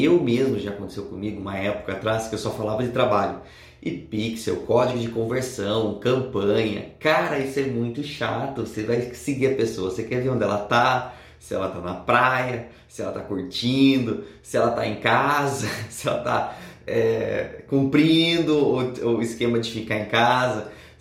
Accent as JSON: {"language": "Portuguese", "country": "Brazil", "accent": "caipira", "said": "o meu sotaque, por exemplo, é meio caipira"}